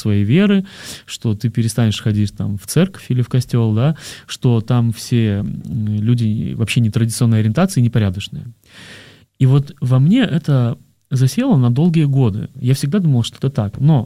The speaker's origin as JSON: {"language": "Russian", "country": "Belarus", "lives_now": "Moscow, Russia", "said": "я из Беларуси родом, да, то есть там как-то все более очень, ну, как сдержанно, культурно и нравственно"}